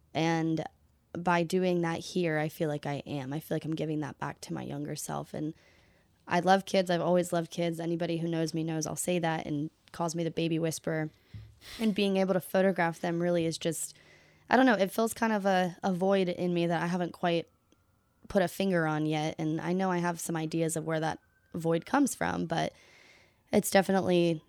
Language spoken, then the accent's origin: English; the South, United States; now in Savannah, United States; Usually when people ask me that, the quick answer is the South, just because I kind of hopped around a little bit. But the South as a whole